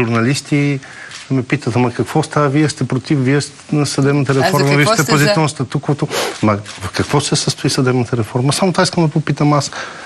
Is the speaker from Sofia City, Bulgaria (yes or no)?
yes; Sofia, Sofia City, Bulgaria; Не, не съм бургазли, аз съм кореняк софиянец